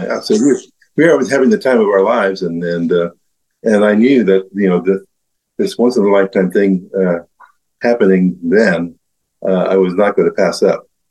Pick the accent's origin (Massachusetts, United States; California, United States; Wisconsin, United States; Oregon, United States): California, United States; Paramount; it was a great town of Paramount in the LA County region, and I thought it was a great childhood. I grew up in Catholic schools